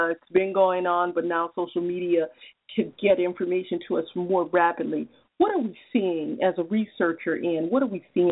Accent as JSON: {"language": "English", "town": "New Orleans", "region": "Louisiana", "country": "United States", "tie": "born or raised there", "said": "my experiences growing up in New Orleans, Louisiana, where we had a lot of internal violence in our community, but we had a community."}